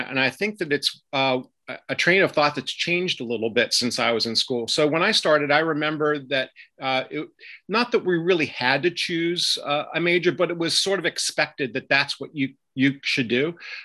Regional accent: Lancaster, Pennsylvania, United States; Lancaster, Pennsylvania, which is where I live today.

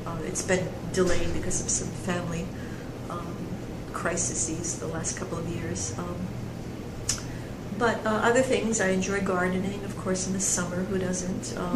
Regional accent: Brooklyn, New York, United States; I'm from Brooklyn, New York.

